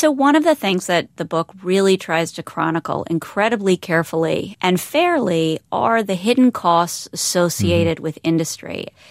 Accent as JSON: {"language": "English", "town": "Philadelphia", "region": "Pennsylvania", "country": "United States", "lives_now": "New York City, United States", "said": "I live in New York City, but I'm from Philadelphia."}